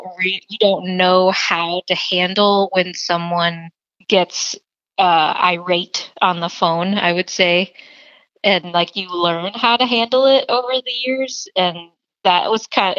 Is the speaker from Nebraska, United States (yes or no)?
yes; Nebraska, United States; Because I'm from Nebraska.